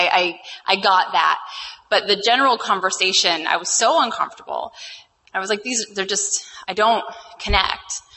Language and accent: English; Minneapolis, Minnesota, United States; So I am from Minneapolis, Minnesota.